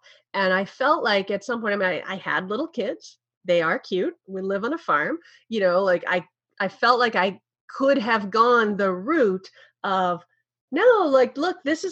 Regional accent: Texas, United States; moved away; also born or lived in Kansas; I grew up in Texas and Kansas. I was the May. I left for New York.

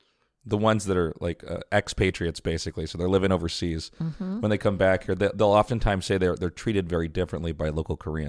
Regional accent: Kansas, United States; moved away as an adult; also born or lived in Colorado; When I left the States to move here, I was going to school in Colorado, but I was from Kansas.

